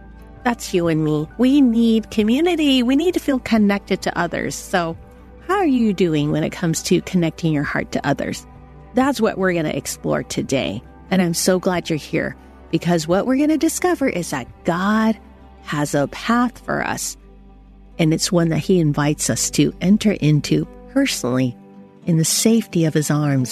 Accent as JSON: {"language": "English", "country": "United States", "said": "I'm Chinese American, and I get a chance to invite you to celebrate the new year twice"}